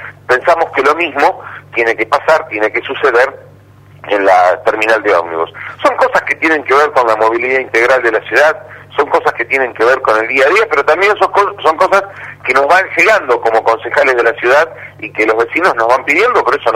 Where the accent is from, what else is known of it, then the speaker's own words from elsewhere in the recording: Rosario, Santa Fe, Argentina; somos todos los rosarinos en definitiva